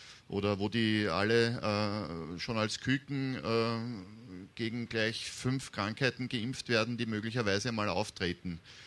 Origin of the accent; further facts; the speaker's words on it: Austria; Da ist in Österreich zum Beispiel, in der Nähe, wo ich herkomme